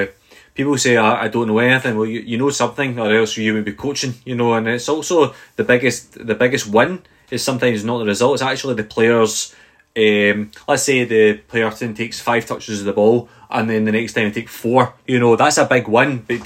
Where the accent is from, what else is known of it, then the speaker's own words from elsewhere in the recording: Scotland, United Kingdom; accent: Scottish; My Scottish accent doesn't help in any way.